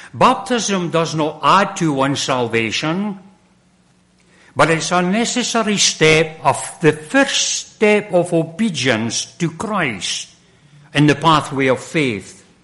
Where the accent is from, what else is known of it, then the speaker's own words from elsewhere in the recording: Scotland, United Kingdom; And I was brought up in Scotland